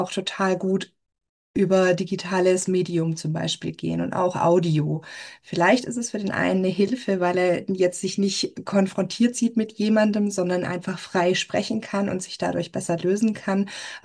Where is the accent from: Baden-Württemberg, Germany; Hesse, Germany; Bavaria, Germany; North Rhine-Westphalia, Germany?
Baden-Württemberg, Germany; ich komme ja aus dem Badischen, und wenn ich dann, dann rede ich da schon ganz anders